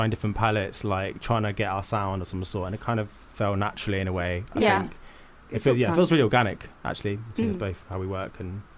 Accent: Bath, South West England, United Kingdom; now in London, United Kingdom; So I was originally from Bath. Before I came to London to study at Goldsmiths. So I've just been in London since, really.

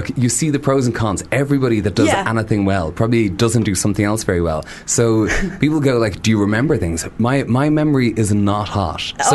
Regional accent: Ireland; And as an Irish young gent, there was no way for me to know that they're about crack dealing.

